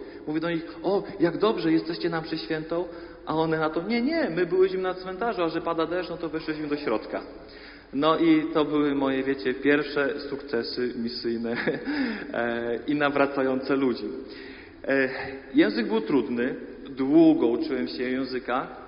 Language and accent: Polish; Medyka, Subcarpathian Voivodeship, Poland; jestem salwatorianinem, pochodzę z Medyki